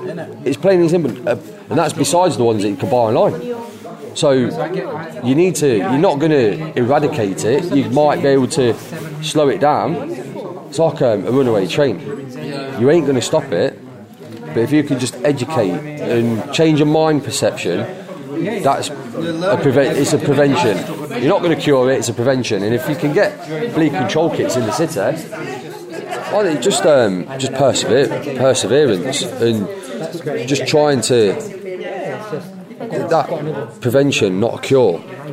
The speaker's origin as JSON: {"language": "English", "town": "Leicester", "region": "East Midlands", "country": "United Kingdom", "said": "I'm from Leicester."}